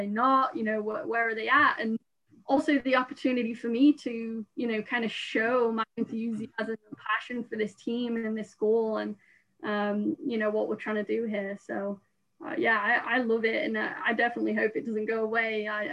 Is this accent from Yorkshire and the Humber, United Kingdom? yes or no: yes; Richmond, Yorkshire and the Humber, United Kingdom; now in United States; so I am from England, and Richmond is really in the northeast of England, and I don't have any family in the States.